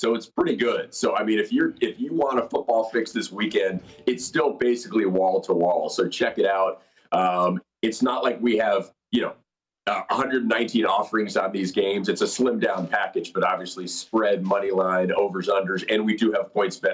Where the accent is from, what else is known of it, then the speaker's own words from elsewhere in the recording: New York, United States; now in Chicago, United States; I grew up in New York, a Jets fan, but I feel so associated with Chicago and the Bears now.